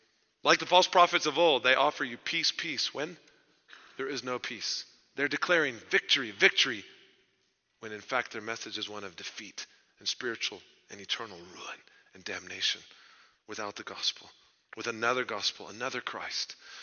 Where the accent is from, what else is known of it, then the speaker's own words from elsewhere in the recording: Houston, Texas, United States; happens to be my hometown as well, the Houston Chronicle